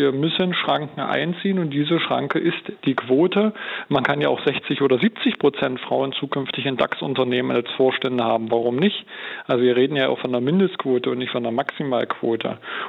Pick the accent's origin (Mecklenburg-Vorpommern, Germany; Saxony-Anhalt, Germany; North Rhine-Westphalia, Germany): Saxony-Anhalt, Germany; haben wir ja in Anhalt, wo ich herkomme, auch zum ersten Mal das Frauenwahlrecht eingeführt